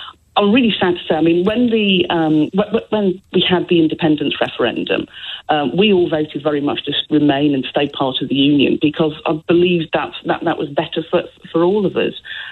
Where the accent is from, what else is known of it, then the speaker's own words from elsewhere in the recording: England, United Kingdom; moved away as an adult; now in Castle Douglas, United Kingdom; Well, I'm English, moved to Scotland 5 years ago, well, 6 years ago now